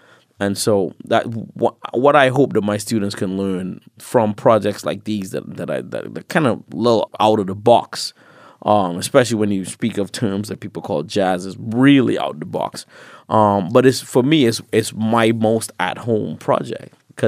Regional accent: Trinidad & Tobago; So like even though I'm from Trinidad, my great-grandfather's from Martinique, my great-grandmother's from Montserrat.

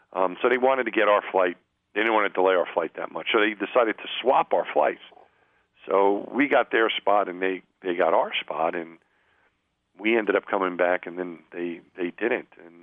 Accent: Long Island, New York, United States; living and growing up in Long Island, which is Mets territory, those two big events just took hold of me as a little child and never went away.

